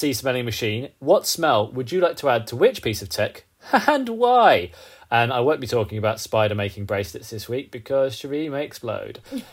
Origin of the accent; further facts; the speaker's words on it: London, United Kingdom; Ah, I have actually smelt that as even as a Londoner, I know that is horrific.